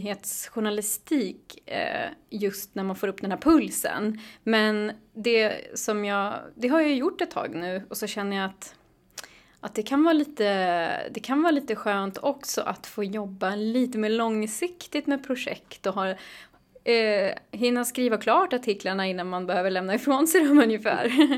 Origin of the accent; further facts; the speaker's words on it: Stockholm, Stockholm County, Sweden; also born or lived in Hälsingland; Jag är född och uppvuxen i Stockholm och sen har jag bott i flera år i Hälsingland.